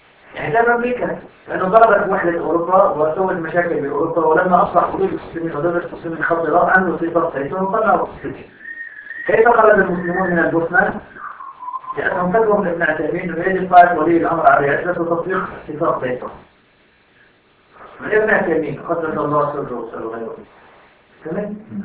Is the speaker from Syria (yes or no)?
yes; Syria; عندنا في سوريا ممكن الناس تموت من اجل الخلاف على التجاره